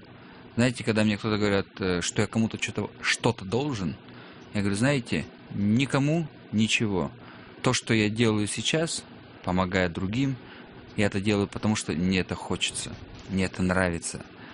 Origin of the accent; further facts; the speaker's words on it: Russia; now in Australia; Да, Россия, откуда я родом, откуда я пришел.